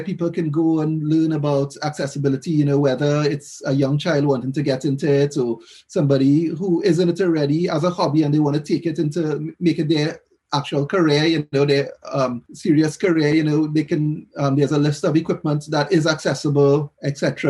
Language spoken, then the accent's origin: English; Trinidad & Tobago; moved away as an adult; now in United Kingdom; I'm actually from Trinidad in the Caribbean. And I've been in the UK since October 2019.